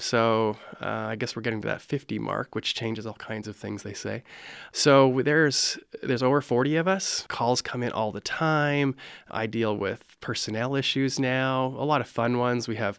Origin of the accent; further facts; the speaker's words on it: Havre, Montana, United States; So I think I should begin that I'm from Haver, Montana, especially since much of the audience here might be from Montana.